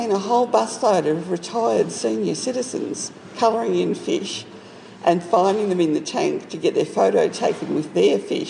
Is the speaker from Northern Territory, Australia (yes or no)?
no; St Kilda, Victoria, Australia; I'm not a country person originally, born and bred in St Kilda.